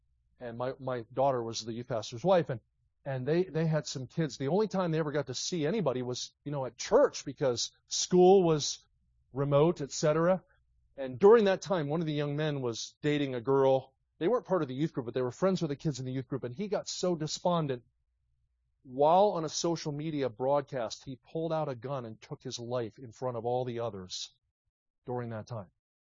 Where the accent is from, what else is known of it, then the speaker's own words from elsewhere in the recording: Philadelphia, Pennsylvania, United States; That was fun growing up in Philadelphia. Flyers fan, Sixers fan, Phillies fan, Cowboys fan.